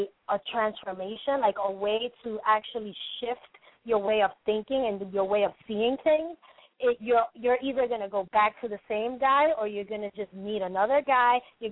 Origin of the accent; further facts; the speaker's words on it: Brooklyn, New York, United States; and I grew up in Brooklyn as a little girl, and, like, you know, we walked, I remember, like, walking downtown Brooklyn and all